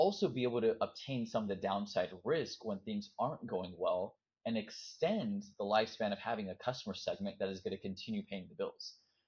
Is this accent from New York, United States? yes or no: no; Los Angeles, California, United States; I grew up here in the US, I grew up in Los Angeles